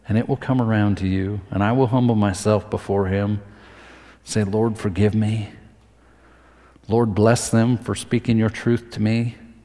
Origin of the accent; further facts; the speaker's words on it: Idaho, United States; I'm from North Idaho.